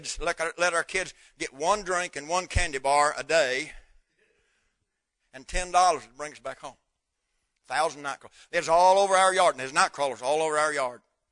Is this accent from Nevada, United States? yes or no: no; North Carolina, United States; Now, where I was raised up in North Carolina, night crawlers filled the yard.